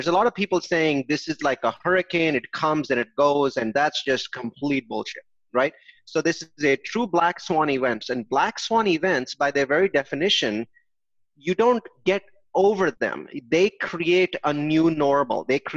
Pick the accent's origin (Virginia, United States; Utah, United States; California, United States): California, United States; one state, California, my home state, had gone into shelter in place